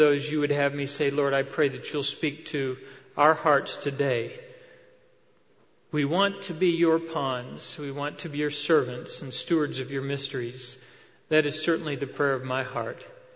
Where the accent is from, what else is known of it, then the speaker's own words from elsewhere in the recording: Ecuador; I was born and raised in Ecuador, South America